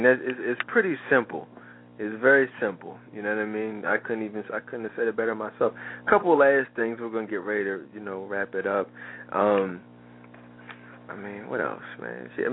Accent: Philadelphia, Pennsylvania, United States; I'm from Philly, Dre's from New York, Virgil's from Colorado.

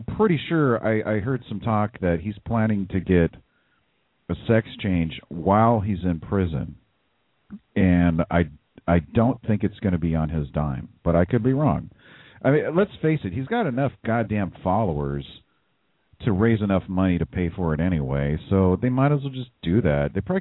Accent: United States; Just because I'm an American doesn't mean I approve of everything people do in the name of America, okay?

